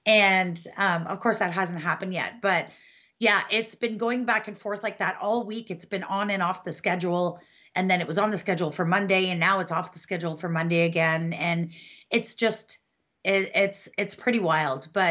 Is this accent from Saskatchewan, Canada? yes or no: no; Ottawa, Ontario, Canada; as well as here in my hometown of Ottawa